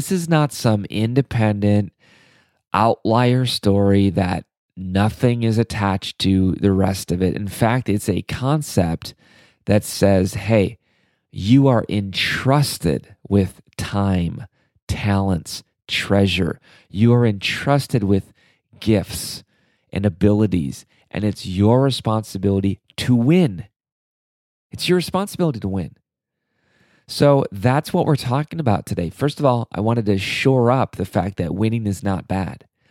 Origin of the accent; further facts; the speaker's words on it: Midwest, United States; look, I just watched college football yesterday. It was the college football kickoff. I will admit I'm from the Midwest. The Big Ten kind of holds my heart together.